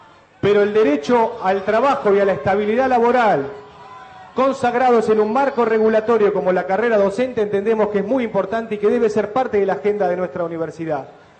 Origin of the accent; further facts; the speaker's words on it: Argentina; Esa es la responsabilidad que tenemos como argentinos y como universitarios.